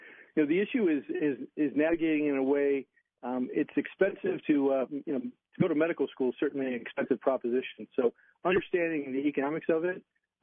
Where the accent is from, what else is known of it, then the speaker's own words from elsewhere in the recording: Indiana, United States; I grew up and still live in Northwest Indiana, although I've spent we're really a suburb of Chicago